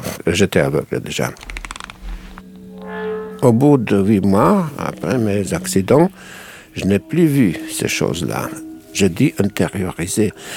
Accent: Slovenia; J'ai vu ma petite Slovénie, mon pays natal. J'étais un enfant terrible.

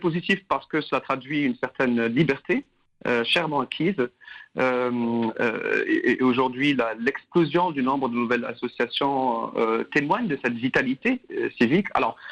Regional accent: Tunisia; que moi-même j'ai connue personnellement en grandissant en Tunisie dans les années 90.

